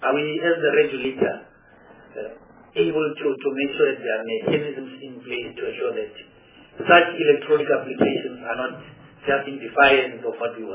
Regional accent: North West, South Africa; I was born and bred in Dau, and I appreciate that you went to Dau. I'm from the Northwest.

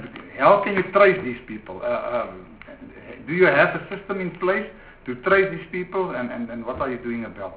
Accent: North West, South Africa; I'm from the Northwest Province, as I said earlier on.

